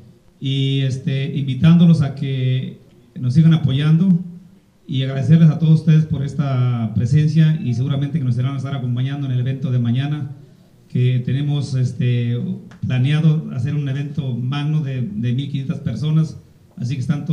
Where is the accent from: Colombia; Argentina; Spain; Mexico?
Mexico; Las Juntas del Refugio, Zacatecas; soy originario de las Juntas del Refugio del municipio de Montescobedo.